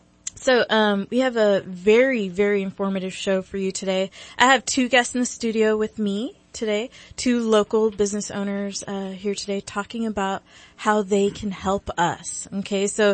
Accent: San Jose, California, United States; I'm from the Bay Area, you know, San Jose chick over here.

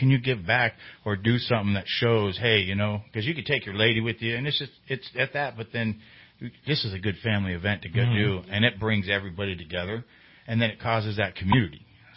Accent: Sacramento, California, United States; So I come from Sacramento, right?

